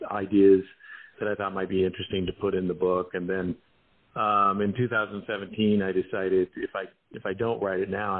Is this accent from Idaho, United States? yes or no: yes; Idaho, United States; I grew up in Idaho, and when I was in junior high school